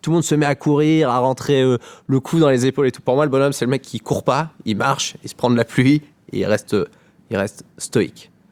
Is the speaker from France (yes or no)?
yes; Normandy, France; en Basse-Normandie, là où j'ai grandi, moi je viens de la campagne, là où ils tournent L'Amour est dans le Pré